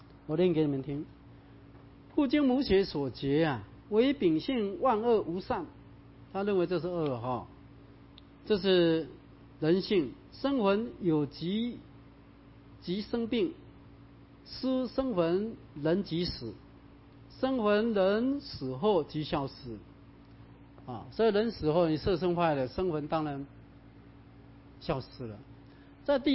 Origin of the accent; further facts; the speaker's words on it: China; 那我们中国人讲的天，或者讲的人，这叫头顶着天，两脚站在地上